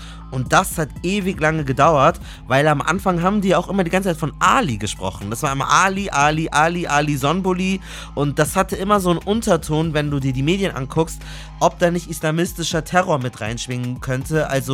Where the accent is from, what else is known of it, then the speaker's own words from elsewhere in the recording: Munich, Bavaria, Germany; Ich bin ja aus München, haben wir auch eingangs erklärt.